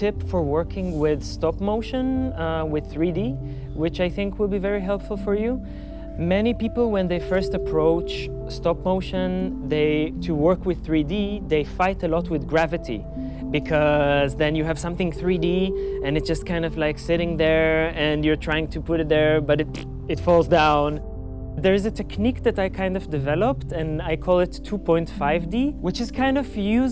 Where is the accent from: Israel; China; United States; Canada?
Israel; I come from Israel.